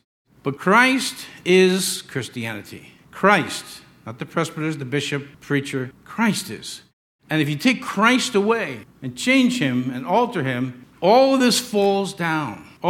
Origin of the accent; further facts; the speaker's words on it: Yonkers, New York, United States; born there; I was born in Yonkers.